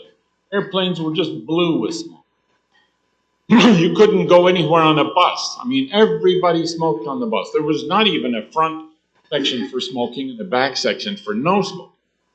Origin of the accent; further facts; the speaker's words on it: Canada; born there; by about 4:30, where I was born in Canada, you can't work anymore. You can't see well enough in the winter to do anything.